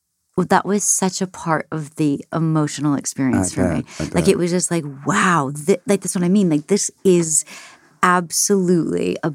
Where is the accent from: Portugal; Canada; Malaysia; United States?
Canada; I grew up in Canada.